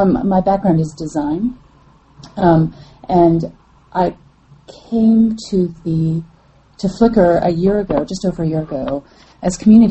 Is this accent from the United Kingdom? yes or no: no; Canada; now in United States; Hi, I'm a Canadian citizen. I've been living in the States pretty much since 1990.